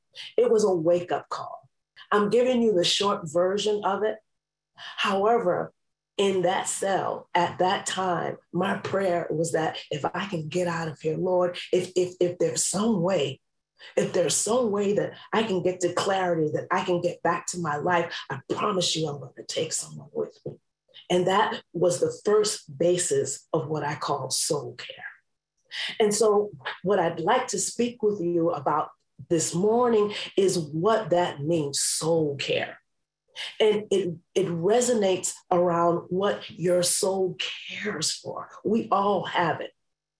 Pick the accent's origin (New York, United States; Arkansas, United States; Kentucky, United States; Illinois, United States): New York, United States; New York City; but I grew up in New York City, and there a great part of New York City is their transportation system and the subway system.